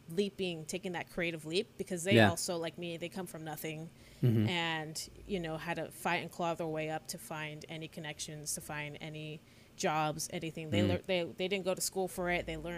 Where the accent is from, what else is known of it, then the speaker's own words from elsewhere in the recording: California, United States; now in Pasadena, United States; I mean, I'm kind of Orange County. I grew up in Orange County.